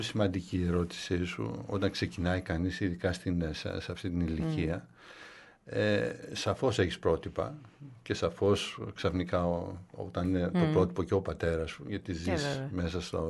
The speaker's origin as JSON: {"language": "Greek", "town": "Kalamata", "region": "Peloponnese", "country": "Greece", "tie": "born or raised there", "moved": "as an adult", "said": "Και στα 18 μου πέρασα στη σχολή καλλιτεχνών στη Θεσσαλονίκη και ήταν η πρώτη φορά που έφυγα από την Καλαμάτα."}